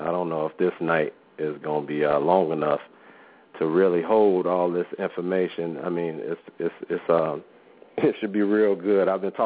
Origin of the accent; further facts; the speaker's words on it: Chicago, Illinois, United States; Chicago first and foremost, because I'm from Chicago and I'm in Chicago.